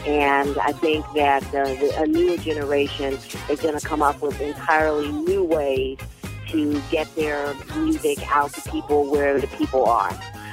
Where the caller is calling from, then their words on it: Appleton, Wisconsin, United States; I'm calling from Appleton, Wisconsin.